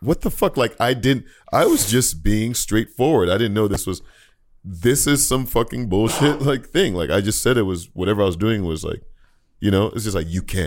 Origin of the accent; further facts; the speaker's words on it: Nigeria; now in United States; I come from Nigeria where like, I never dealt with racism. I come to America where I'm thinking like, oh my God, I'm excited.